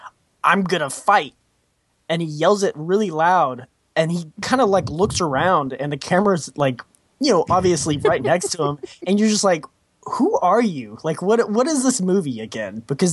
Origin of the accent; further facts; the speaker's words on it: Pittsburgh, Pennsylvania, United States; We're not from Philadelphia.